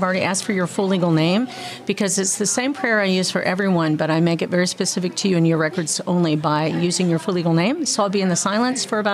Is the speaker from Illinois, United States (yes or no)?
no; Florida, United States; I grew up in Central Florida, which used to be the home of many, many orange groves.